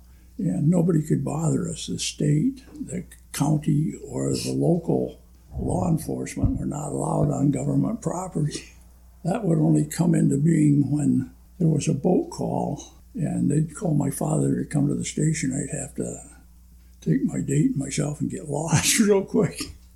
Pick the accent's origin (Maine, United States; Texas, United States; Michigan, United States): Michigan, United States; Charlevoix; also born or lived in Beaver Island, United States; So I grew up with the Coast Guard. And we're originally from a place called Charlevoix, Michigan, and Beaver Island, Michigan.